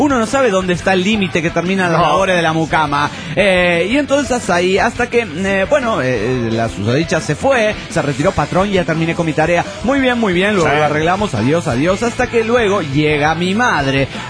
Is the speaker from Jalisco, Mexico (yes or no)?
yes; Guadalajara, Jalisco, Mexico; en mi tierra y en cuando viví ahí en mi tierna infancia en Guadalajara